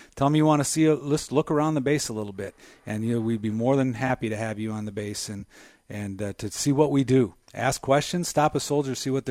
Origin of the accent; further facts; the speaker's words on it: Minnesota, United States; Number one, that's pretty important as a Minnesotan, right?